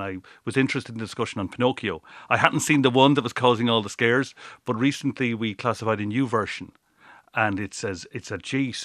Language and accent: English; Mountrath, County Laois, Ireland; Well, I'm originally from Mount Rattan, County Leash